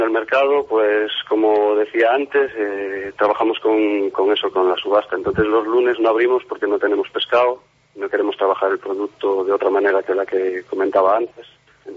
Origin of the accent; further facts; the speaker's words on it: Galicia, Spain; yo soy de Ría de Arousa, todos sabemos que es una zona turística